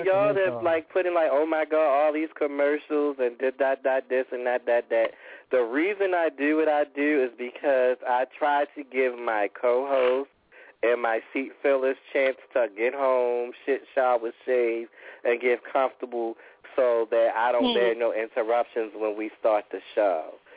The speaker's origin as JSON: {"language": "English", "town": "Baltimore", "region": "Maryland", "country": "United States", "said": "When I saw it, I guess I'm from Baltimore. I don't call that a punch."}